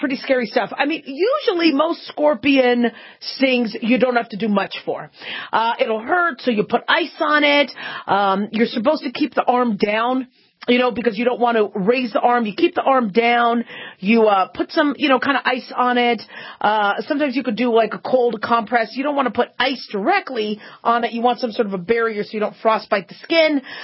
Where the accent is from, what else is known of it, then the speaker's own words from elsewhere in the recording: Phoenix, Arizona, United States; I grew up in Phoenix, Arizona, and, scorpions were all over the place.